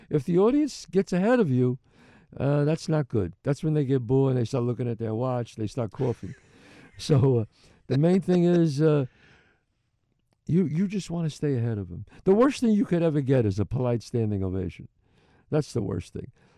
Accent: New York City, New York, United States; And the beauty about where I grew up in the Bronx, each crew had their own music

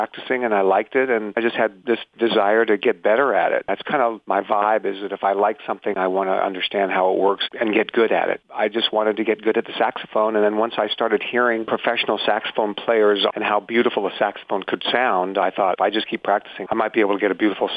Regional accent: Seattle, Washington, United States; You know, I'm from Seattle, so I would make that trip quite often.

